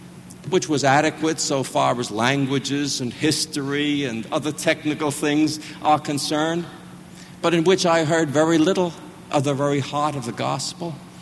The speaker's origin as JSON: {"language": "English", "town": "New York City", "region": "New York", "country": "United States", "tie": "born or raised there", "said": "the Reformed Church in which I was brought up in New York City"}